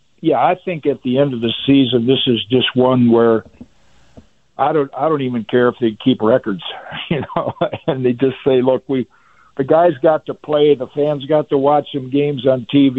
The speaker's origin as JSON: {"language": "English", "region": "Michigan", "country": "United States", "tie": "born or raised there", "said": "when I was a kid growing up in Michigan, on a Sunday afternoon, I could listen to 8 games."}